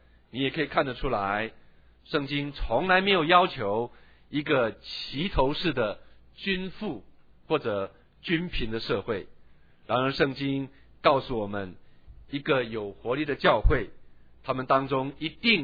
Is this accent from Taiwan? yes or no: yes; Taiwan; now in United States; 这个在我们在台湾长大跟在美国，我不明白这样的事情